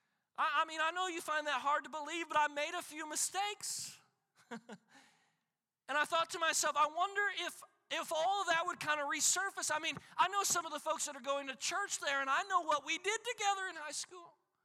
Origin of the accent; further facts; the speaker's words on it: Illinois, United States; I was given an opportunity to go back to my hometown and pastor a church, and Miss Kelly and I prayed about it considerably because there's a part of me that would like to go back to God's promised land of Illinois